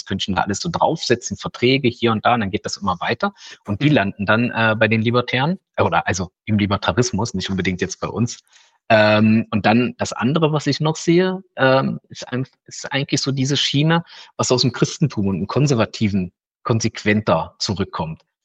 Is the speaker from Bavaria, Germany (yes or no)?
no; Magdeburg, Saxony-Anhalt, Germany; Und jetzt, ich komme ja aus Magdeburg.